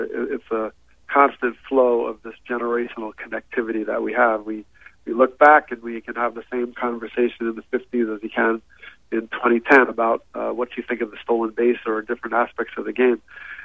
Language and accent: English; Teaneck, New Jersey, United States; so growing up in Teaneck, New Jersey, I was familiar with his career